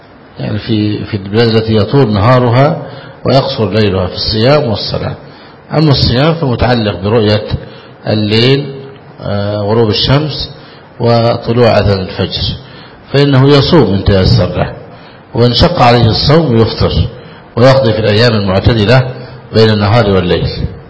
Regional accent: Egypt; لكن بذل دفاع وحل كبعض القرى عندنا في مصر وطين

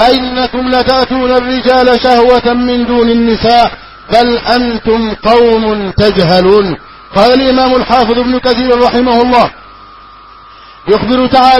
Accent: Egypt; اللهم احفظ بلدنا مصر أمنا أمانا، سخاء رخاء

